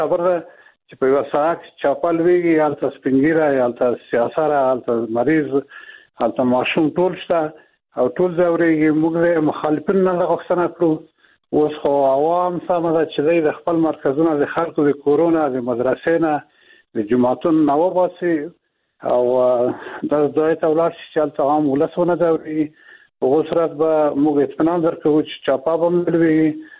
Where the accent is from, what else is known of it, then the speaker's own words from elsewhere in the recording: Afghanistan; موږ د افغانستان خلک یو او د افغانستان نه جزا نه یو